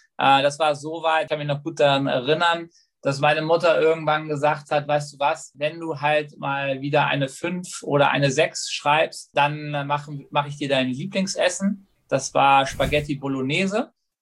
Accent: Hamburg, Germany; ich bin in Hamburg zur Schule gegangen.

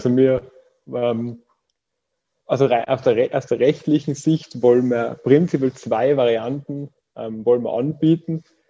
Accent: Austria; Ich bin aus Österreich und studiere in Graz

